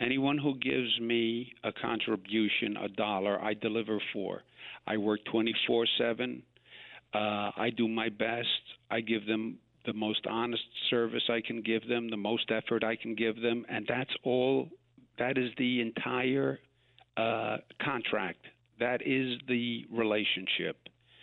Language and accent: English; New York, United States; That's why I'm a New Yorker. That's what we do here.